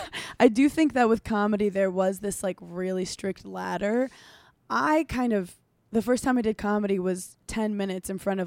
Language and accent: English; New York City, New York, United States; he thought I was like … or something because I'm this girl from Brooklyn.